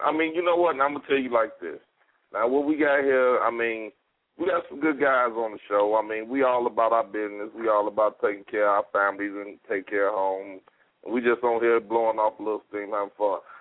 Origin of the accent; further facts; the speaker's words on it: Gary, Indiana, United States; I'm going to rep my city. I'm from Gary.